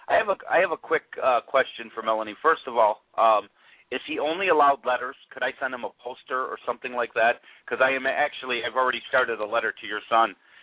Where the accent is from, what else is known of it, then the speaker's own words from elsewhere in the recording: Grand Rapids, Michigan, United States; I'm from Grand Rapids, Michigan. I went to Grand Rapids Catholic Central.